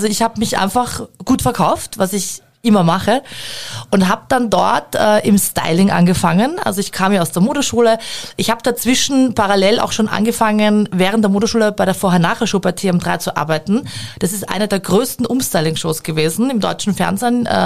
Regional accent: Burgersdorf, Austria; also born or lived in Vienna; Ich bin in Burgersdorf geboren und aufgewachsen, also in Wien geboren, aber ich bin in Burgersdorf aufgewachsen und habe dort gelebt, bis ich 19 war, mit meinen Eltern, total spießig

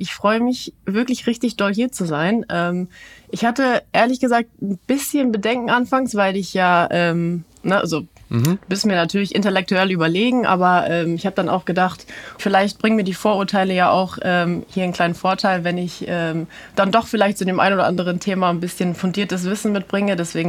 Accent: Diepholz, Lower Saxony, Germany; ich war jetzt am Wochenende zu Hause bei uns in Diepholz, da gibt es nämlich jedes Jahr den Stoppelmarkt

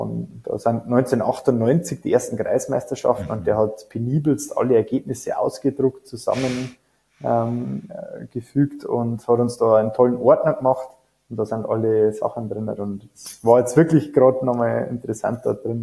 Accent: Deggendorf, Bavaria, Germany; Deckendorf ist auch meine Heimatstadt, dort bin ich groß geworden.

